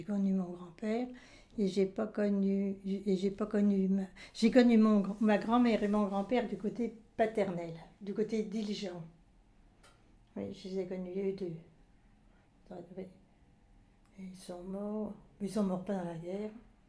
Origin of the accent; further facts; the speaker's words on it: Buxeuil, France; born there; je suis née à Buxeuil le 13 février 36.